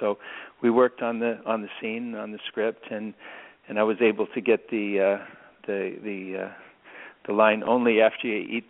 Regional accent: Loma Linda, California, United States; born there; also born or lived in Imperial Beach, California / Utah; I was born in California in Loma Linda, and we moved to Imperial Beach, California, and then we moved to Utah.

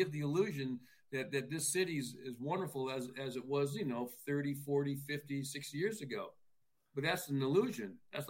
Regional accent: Oakland, California, United States; You know, I could say it honestly because I was born in Oakland, so I could say that was my hometown.

